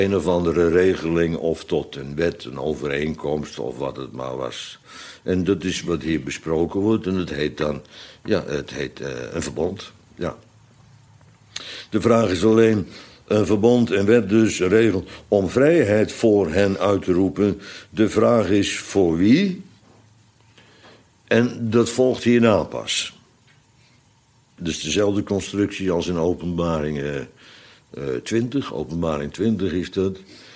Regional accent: Netherlands; U kent dat, want wij zijn Nederlanders.

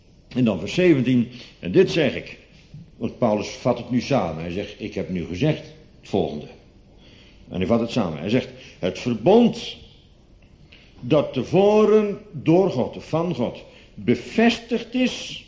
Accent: Bodegraven, South Holland, Netherlands; Ik kom uit Bodegraven

